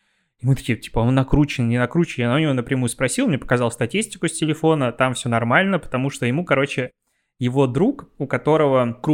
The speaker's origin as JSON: {"language": "Russian", "town": "Pinsk", "region": "Brest Region", "country": "Belarus", "said": "То есть я из Пинска, как бы, и Полесье — это вот вокруг Припяти."}